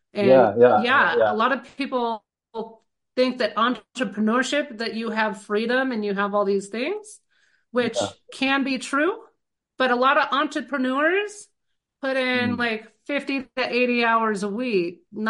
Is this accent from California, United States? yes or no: yes; California, United States; I grew up in the 90s too. And I grew up in California.